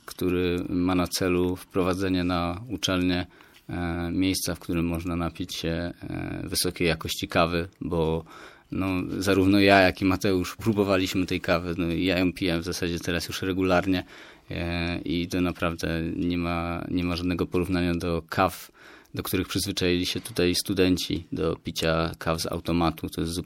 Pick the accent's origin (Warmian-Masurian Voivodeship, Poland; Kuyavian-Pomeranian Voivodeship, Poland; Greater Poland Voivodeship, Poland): Kuyavian-Pomeranian Voivodeship, Poland; Bydgoszcz; spotykamy się w gdańskim radiu, a jednak wszyscy jesteśmy z Bydgoszczy.